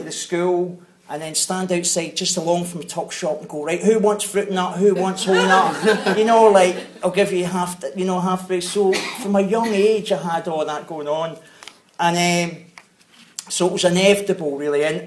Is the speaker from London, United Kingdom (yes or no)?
no; Glasgow, Scotland, United Kingdom; so I grew up in Glasgow and my family